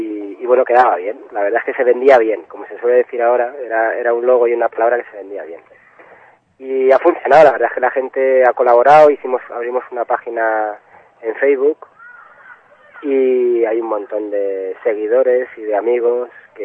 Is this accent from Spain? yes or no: yes; Leganés, Community of Madrid, Spain; que los que somos de Leganés lo recordaremos